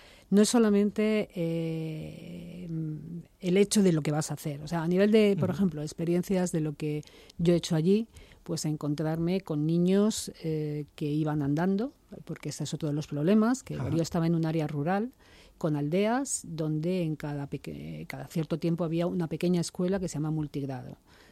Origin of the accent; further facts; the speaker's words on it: Spain; esta es otra de las realidades que como española, como europea, como persona del mundo